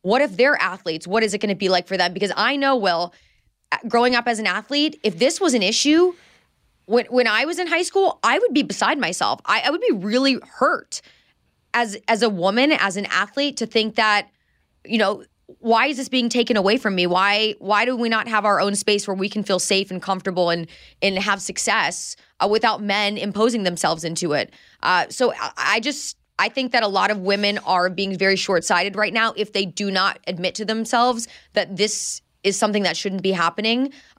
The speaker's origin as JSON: {"language": "English", "town": "Indianapolis", "region": "Indiana", "country": "United States", "tie": "born or raised there", "said": "I had been a local sports anchor in Indianapolis, my hometown, the 2 years prior."}